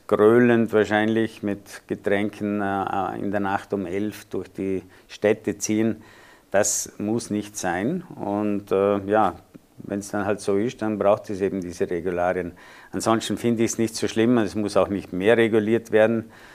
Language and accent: German; Vorarlberg, Austria; ich als Patriot und richtiger Vorarlberger sage vielen meinen Freunden im Ausland, kommt es nach Vorarlberg in den Urlaub. Das ist wunderbar, Winter wie Sommer. Also somit bin ich auch ein richtiger Freund von der eigenen Heimat natürlich.